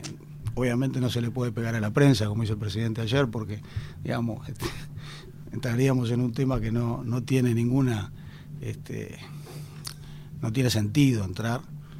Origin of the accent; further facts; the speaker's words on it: Uruguay; Todos somos uruguayos, uruguayas antes que nada, y estamos muy orgullosos de lo que es nuestro país